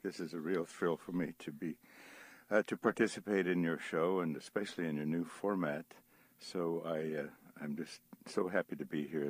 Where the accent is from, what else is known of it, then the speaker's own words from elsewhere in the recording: Norton, Kansas, United States; It began as an ordinary day in my hometown, Norton, Kansas, a little town of 4,000 people on the edge of the prairie where time stands still and not much changes from one generation to the next.